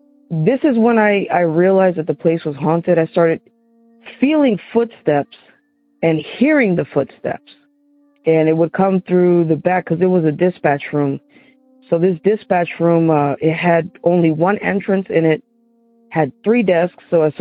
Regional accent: Silver Spring, Maryland, United States; I'm from Maryland, Silver Spring area.

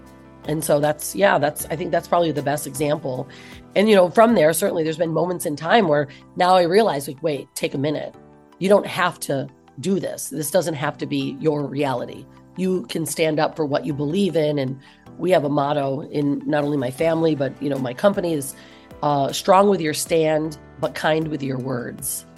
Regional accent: Michigan, United States; moved away as an adult; I'm from Michigan in the United States, and I flew from Michigan to California to work. Here I am in this new state

